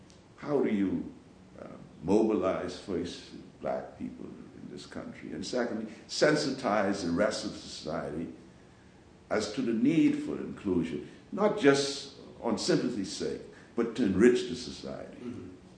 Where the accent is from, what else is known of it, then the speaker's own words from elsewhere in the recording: Bahamas; Growing up in the Bahamas to begin